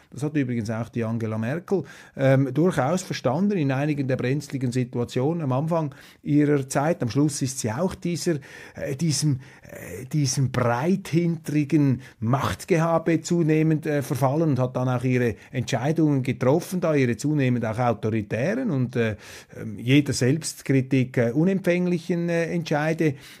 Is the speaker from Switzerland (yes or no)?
yes; Switzerland; Und für mich als Schweizer natürlich ist vor allem vielleicht ein Gedanke wichtig.